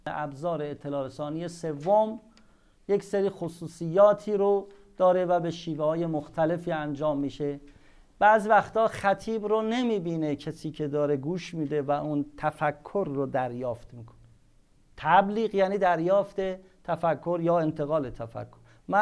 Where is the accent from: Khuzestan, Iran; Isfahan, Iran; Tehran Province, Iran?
Isfahan, Iran; ما اصفهانیم اما میشنویم